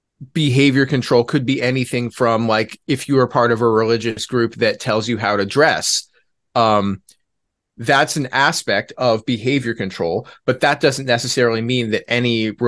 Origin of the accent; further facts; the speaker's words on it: United States; just from growing up in the United States.